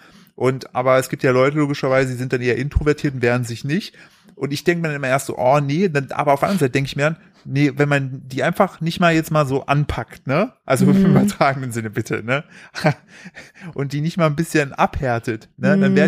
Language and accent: German; eastern Germany, Germany; ich komme nicht nur aus dem Osten, ich habe auch noch ADHS.